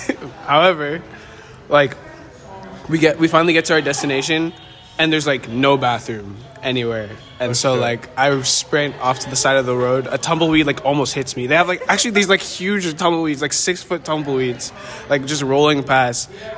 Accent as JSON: {"language": "English", "country": "Canada", "said": "Because we're Canadian and because we're not going to hit people, pedestrians just kind of like walk into"}